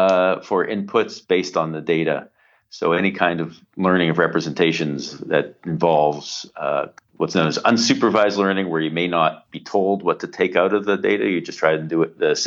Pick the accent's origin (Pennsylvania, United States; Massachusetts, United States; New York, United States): Pennsylvania, United States; Pittsburgh; I was growing up in Pittsburgh and had a summer job at Carnegie Mellon